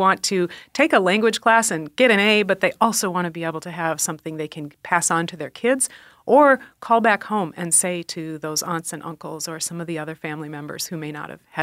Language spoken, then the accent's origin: English; Minnesota, United States; I'm originally from Minnesota. I taught for a while in Michigan. I work frequently in Saskatchewan, Manitoba, Ontario.